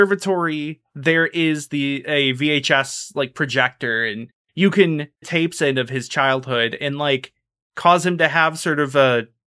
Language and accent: English; United States; I'm an American. I've, you know, lived in situations where that's, you know, the most affordable thing.